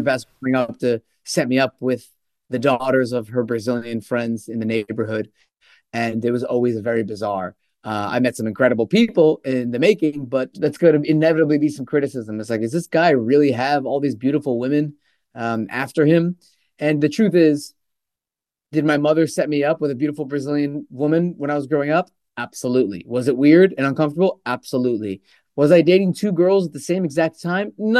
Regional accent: Glen Ridge, New Jersey, United States; I grew up in Glen Ridge, New Jersey. That's where my house was. That's where my mother raised me.

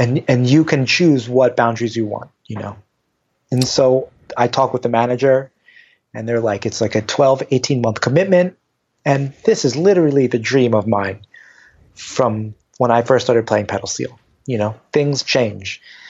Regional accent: New Jersey, United States; also born or lived in New York; I was born in New York and raised in Northern New Jersey.

